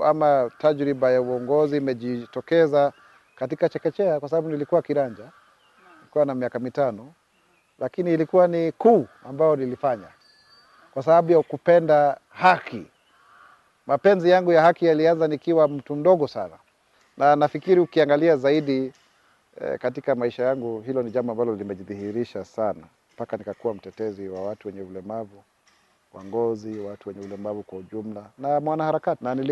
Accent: Kenya; mimi ni Mkenya

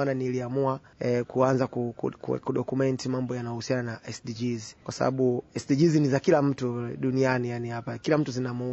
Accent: Tanzania; mimi kama Mtanzania naamini ni rahisi mimi kuelewa mambo yanayoendelea Tanzania kuliko mtu mwingine yoyote. Na ukizingatia nimepata bahati ya kutembea Tanzania nzima naijua.

